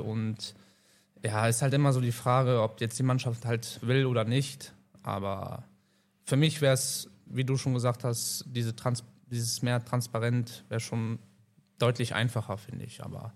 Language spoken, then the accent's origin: German; Krefeld, North Rhine-Westphalia, Germany; born there; Ich verfolge das ja immer so mit als gebürtiger Krefelder.